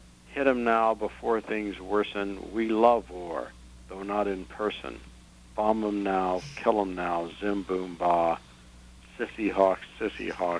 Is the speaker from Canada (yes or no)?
no; Missouri, United States; I know it rhymes with tomato, but I'm from Missouri, and I just couldn't bring myself to say tomato.